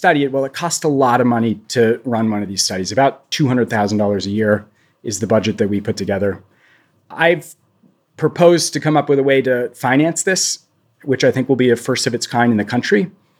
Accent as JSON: {"language": "English", "region": "Maine", "country": "United States", "tie": "born or raised there", "said": "in my home state of Maine"}